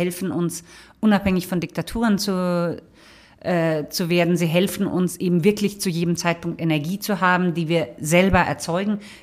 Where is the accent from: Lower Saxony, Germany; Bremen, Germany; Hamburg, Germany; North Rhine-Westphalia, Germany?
Lower Saxony, Germany; Ich komme ja aus Niedersachsen